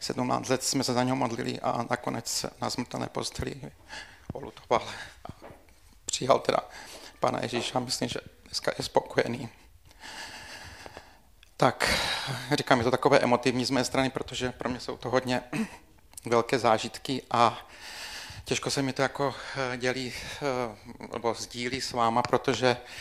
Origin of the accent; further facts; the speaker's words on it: Slovakia; Abyste mě pochopili, tak já pocházím ze Slovenska